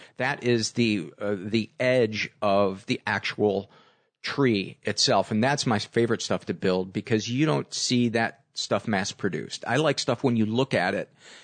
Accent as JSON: {"language": "English", "town": "Homewood", "region": "Illinois", "country": "United States", "tie": "born or raised there", "said": "South suburbs of Chicago, Homewood, Flossmoor. I was from Homewood, which was a lot more middle class, and Flossmoor was very upper middle class."}